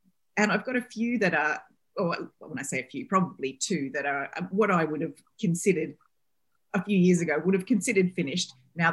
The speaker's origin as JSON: {"language": "English", "country": "Australia", "also_born_or_lived": "United Kingdom", "said": "Well, I'm from Australia. I lived in the UK for a long time. So my Australian friends and family think I've lost my Australian accent."}